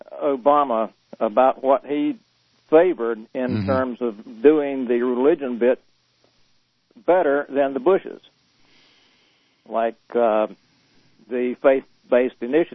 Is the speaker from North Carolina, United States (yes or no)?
yes; North Carolina, United States; also born or lived in South Florida; I grew up in North Carolina, and for one reason or another, found my way back here and relocated.